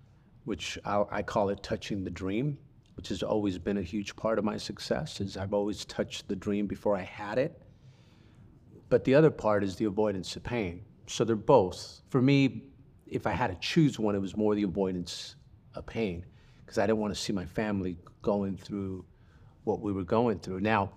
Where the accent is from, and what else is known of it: United States; born or raised there; also born or lived in Bogota, Colombia